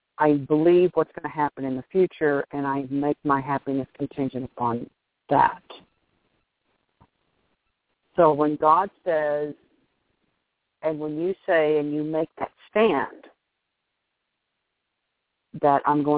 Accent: Midwest, United States; accent: Midwest; My Midwest accent is just so boring.

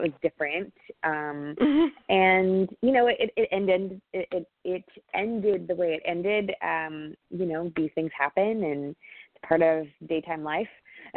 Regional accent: Texas, United States; Greg's from Texas, and I'm from Texas, so there was that.

